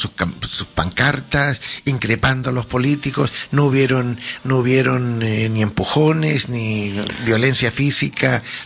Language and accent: Spanish; Chile; yo estoy orgullosísimo de la juventud de mi país, yo soy chileno